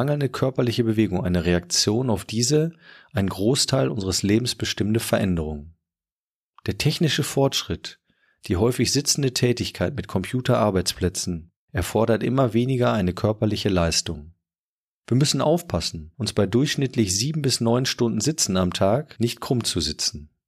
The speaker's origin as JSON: {"language": "German", "town": "Münster", "region": "North Rhine-Westphalia", "country": "Germany", "said": "Als Münsteraner möchte ich nachfolgend zwei wunderbare Sportarten bzw. körperliche Betätigung bewerben."}